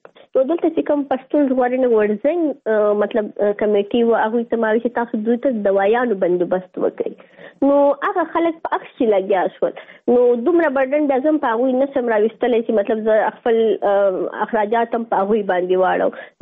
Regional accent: Afghanistan; moved away; ما ورته چې ته افغان یې، نو هغه ما ته ویسي او زه افغان یم

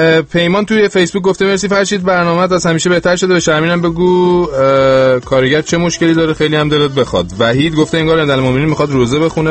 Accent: Iran; ما ایرانی هستیم

